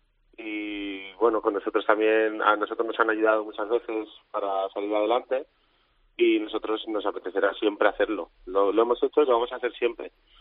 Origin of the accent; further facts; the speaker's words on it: Valencian Community, Spain; somos valencianos, de la terreta, como decimos nosotros